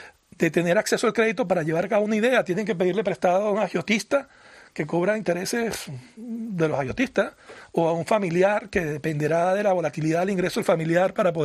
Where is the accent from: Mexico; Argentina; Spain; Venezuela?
Venezuela; No, mis padres y son italianos, pero soy venezolano a mucha honra.